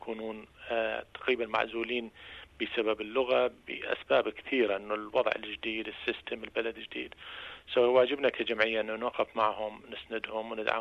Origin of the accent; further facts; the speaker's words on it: Iraq; now in Australia; إحنا كنا عراقيين وكنا واحد